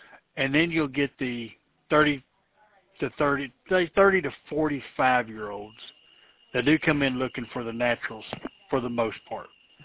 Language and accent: English; Texas, United States; I grew up in Texas. We only see this shit once a year, if that.